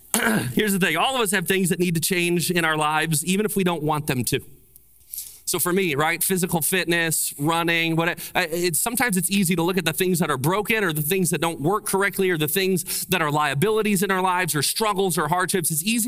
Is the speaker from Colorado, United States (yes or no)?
no; Illinois, United States; also born or lived in Chicago; So we moved from Central Illinois to Chicago, Illinois.